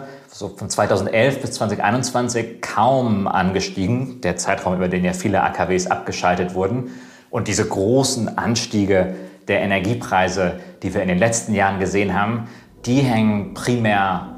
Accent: Baden-Württemberg, Germany; ich bin bei Karlsruhe aufgewachsen

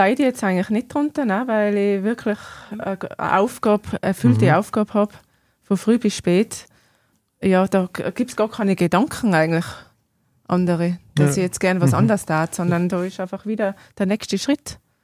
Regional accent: Alpine foothills, Germany; Ich habe ein bisschen Flachlandgene auch in mir, durch meine Mama. Und ich komme aus dem Alpenvorland.

